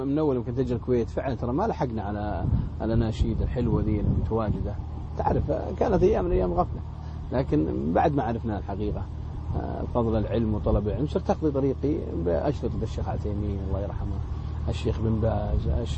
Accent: Unaizah, Al-Qassim, Saudi Arabia; من عنيزة المكة ديرتنا عنيزة في القصيم حوالي 800 كيلو

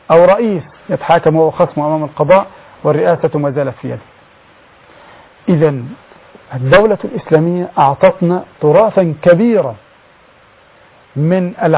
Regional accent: Upper Egypt, Egypt

